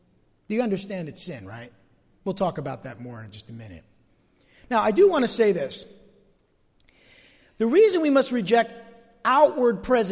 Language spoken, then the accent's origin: English; East Rutherford, New Jersey, United States; I had grown up over here in East Rutherford and was born in Passaic in Beth Israel Hospital, and I grew up over in East Rutherford, and it was an Italian neighborhood